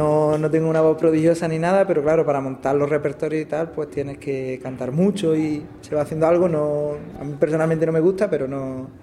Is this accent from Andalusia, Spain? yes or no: yes; Pozoblanco, Andalusia, Spain; Yo soy de Pozo Blanco y vivo en Pozo Blanco, en mi ciudad, Pozo Blanco, Córdoba.